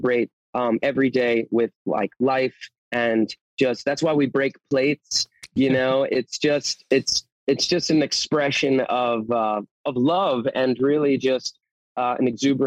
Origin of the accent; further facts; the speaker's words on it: New Jersey, United States; also born or lived in Brooklyn, United States; I was born in New York City, well, in Brooklyn, and I grew up in New Jersey. So when I moved here in the 80s, you know, it was tough